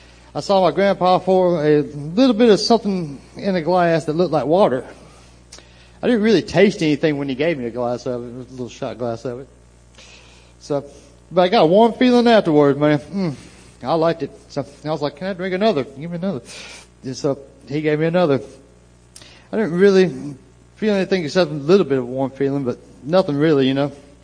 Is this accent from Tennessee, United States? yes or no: yes; Waverly, Tennessee, United States; also born or lived in Dickson; I was born in Dixon, Tennessee. I actually come from the town of Waverly.